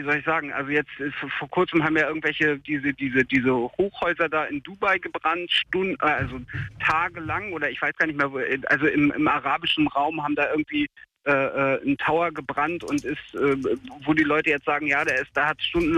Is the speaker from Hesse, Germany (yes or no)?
yes; Hesse, Germany; Ich komme aus Hessen